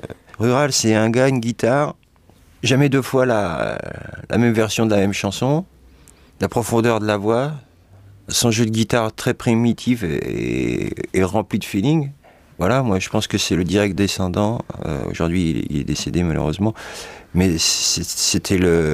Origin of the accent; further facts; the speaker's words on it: France; je ne suis pas un noir américain. Je suis assez blanc de peau, je ne suis, premièrement, deuxièmement, je ne suis pas américain du tout. Je suis un Français d'origine maghrébine